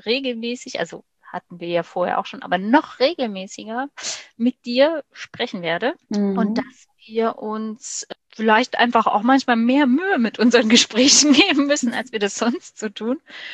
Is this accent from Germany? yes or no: yes; Saxony-Anhalt, Germany; born there; Aus dem Osten von Deutschland, gebürtig aus Sachsen-Anhalt